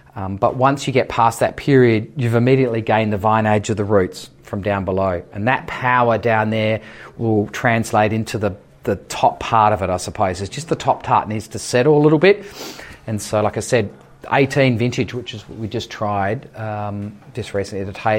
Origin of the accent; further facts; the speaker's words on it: South Australia, Australia; I grew up in the Barossa, I can say that. I kind of grew up with a 100-year-old vine